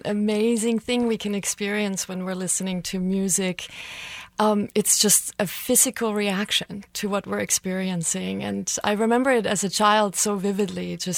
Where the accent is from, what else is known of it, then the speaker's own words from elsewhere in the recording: Germany; I grew up in Germany, and my father was a singer.